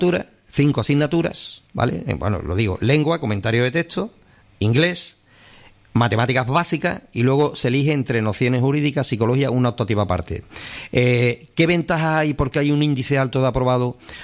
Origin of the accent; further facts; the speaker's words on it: Lebrija, Andalusia, Spain; lo digo yo por mí que soy de Lebrija